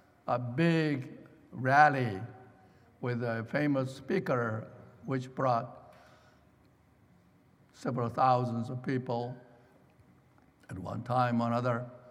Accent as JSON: {"language": "English", "country": "South Korea", "tie": "born or raised there", "said": "I recall, as I grew up in South Korea"}